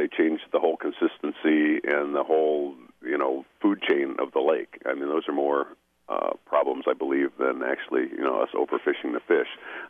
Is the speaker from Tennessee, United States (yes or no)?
no; Illinois, United States; I grew up here in Illinois myself, and we used to go fishing for smelts quite often